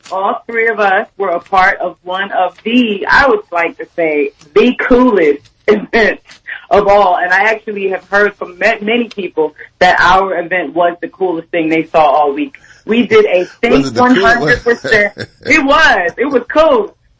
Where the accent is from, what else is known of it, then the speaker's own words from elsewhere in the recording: New Jersey, United States; I'm from Jersey, which is right there by New York, and I spent so much time in New York